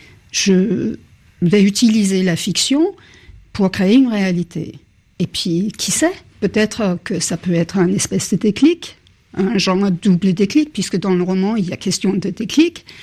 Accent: Denmark; now in France; depuis que je suis arrivée en France. Il y a 25-30 ans, je venais du Danemark

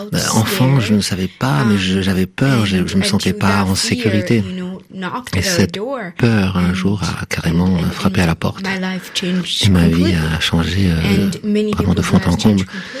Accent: Burundi; Et en grandissant à Burundi, un pays magnifique, c'est un des plus beaux pays du monde.

